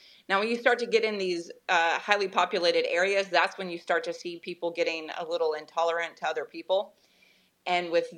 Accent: Florida, United States; I grew up in Florida, so racial slurs against Spanish-speaking people was much more prominent.

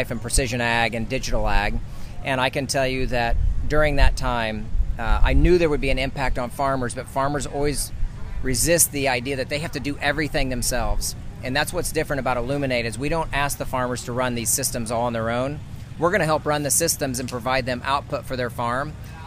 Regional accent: Indiana, United States; I'm from Eastern Indiana myself, tough ground, 160 bushel area.

